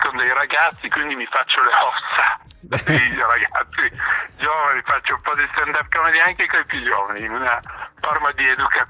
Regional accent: England, United Kingdom; Perché sono cresciuto in Inghilterra negli anni della giovinezza

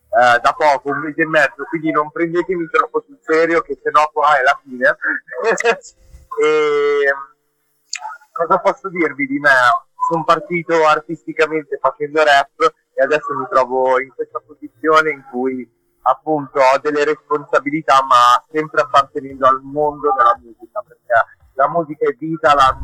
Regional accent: Milan, Lombardy, Italy; Io poi sono di Milano, quindi sono abituato ai ritmi veloci

